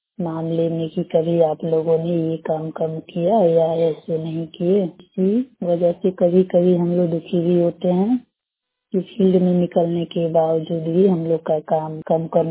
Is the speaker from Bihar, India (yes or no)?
yes; Bihar, India